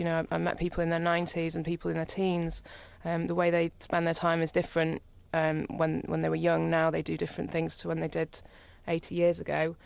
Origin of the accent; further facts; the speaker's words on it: Wrexham, Wales, United Kingdom; I'm originally from Wrexham, but I'm from another part of the town, so I don't know Hightown that well.